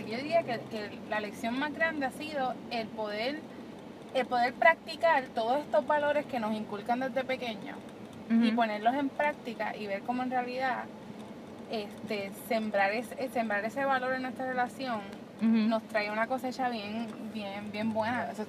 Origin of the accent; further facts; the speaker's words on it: Puerto Rico; aunque a lo mejor somos del mismo país, los dos somos puertorriqueños